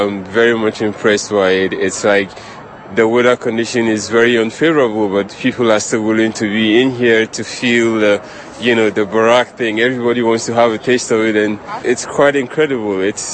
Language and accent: English; Ghana; I'm from Ghana, West Africa.